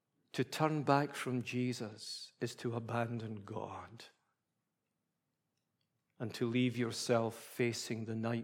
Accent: Scotland, United Kingdom; I almost wanted to shout out, but being a Scottish Presbyterian, I wouldn't.

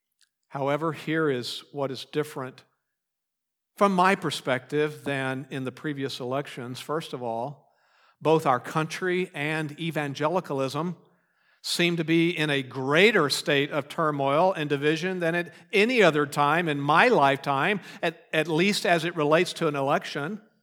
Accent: United States; I am thankful to be an American. But being an American is not my ultimate identity.

